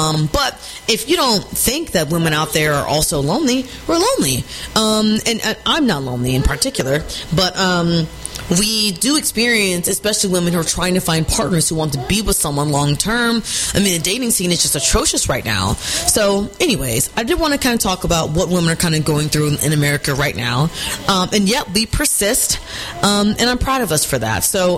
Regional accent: Texas, United States; when I talk to people who know me and I tell them I'm from Texas, one of the things that I always like to make a joke about is, like, I am a political refugee, right? Like, I left here, left Texas

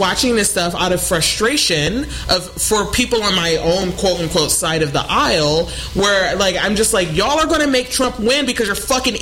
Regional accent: Detroit, Michigan, United States; Like, I grew up in Detroit in the fucking hood, and I went to shit-ass schools

